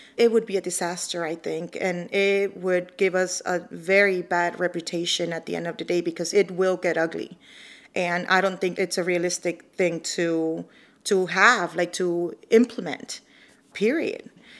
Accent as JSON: {"language": "English", "country": "United States", "said": "As an American, that angers me."}